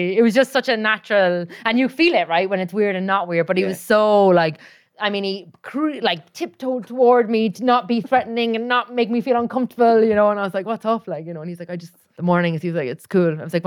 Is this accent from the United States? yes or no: no; Cork, Munster, Ireland; I'm from Cork